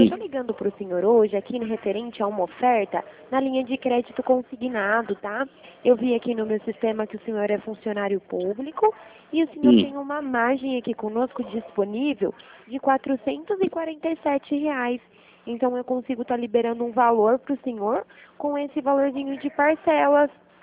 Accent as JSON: {"language": "Portuguese", "town": "Araras", "region": "São Paulo", "country": "Brazil", "said": "Sou de Araras mesmo, aqui"}